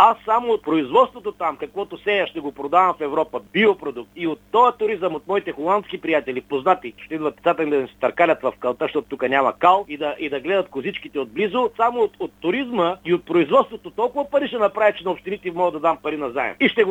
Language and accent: Bulgarian; Veliko Tarnovo, Veliko Tarnovo Province, Bulgaria; аз идвам от Велико Търново, от квартал Света гора.